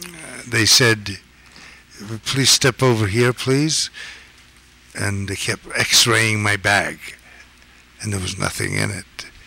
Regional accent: Los Angeles, California, United States; I come from Los Angeles. It's very conservative.

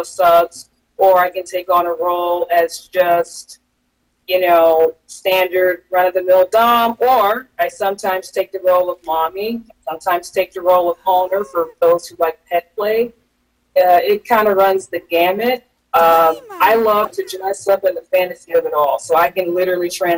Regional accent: Alabama, United States; I'm from the Deep South

